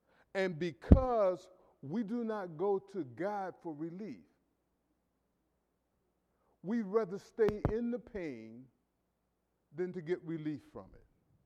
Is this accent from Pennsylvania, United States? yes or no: yes; Philadelphia, Pennsylvania, United States; And growing up in North Philadelphia, and possibly a case that we would get into a fight, he would always tell me, I got your back.